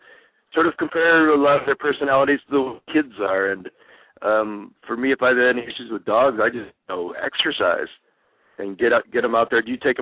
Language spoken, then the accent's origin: English; Chattanooga, Tennessee, United States; born there; I was born in Chattanooga, believe it or not.